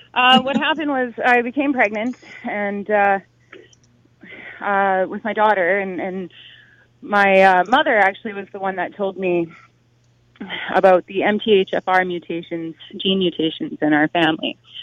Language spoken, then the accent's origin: English; Fort St. John, British Columbia, Canada; I'm from Northern BC in Canada. It's a town called Fort St. John. It's about 27,000 people.